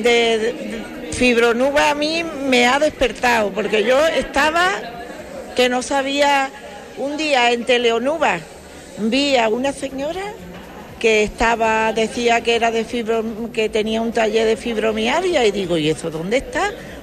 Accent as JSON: {"language": "Spanish", "town": "Huelva", "region": "Andalusia", "country": "Spain", "said": "Soy de Huelva y Huelva muy chico."}